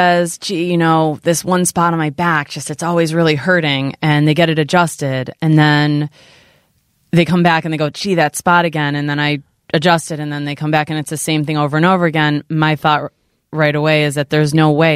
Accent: Chicago, Illinois, United States; I'm from Chicago area in the northern suburbs

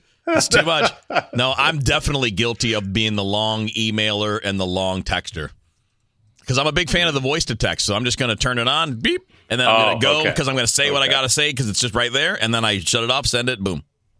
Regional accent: Detroit, Michigan, United States; moved away as an adult; also born or lived in Miami / Chicago; I grew up in the Detroit area, lived there for the first 18 years of my life, spent 4 years in college in Miami. That's a different pod. Another 13 or 14 years in Chicago, and now 19 years here this month

